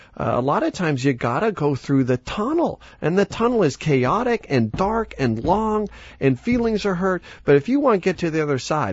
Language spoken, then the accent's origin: English; Denver, Colorado, United States; I was born and raised in Denver, so we love to go through tunnels.